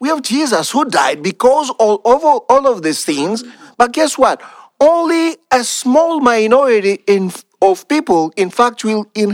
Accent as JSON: {"language": "English", "country": "DR Congo", "said": "I'm coming from the Democratic Republic of the Congo, and I can tell you that millions of Congolese died this past decade, and nobody talks about it, okay?"}